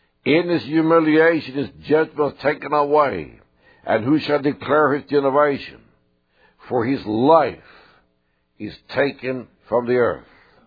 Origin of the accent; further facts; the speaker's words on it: Sweden; They lived in an apartment at that time in my hometown.